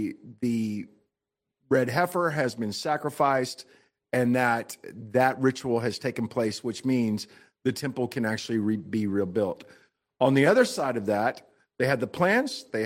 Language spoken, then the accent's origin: English; Glen Rose, Texas, United States; There are five of them that was brought from Glen Rose, Texas, which is my hometown.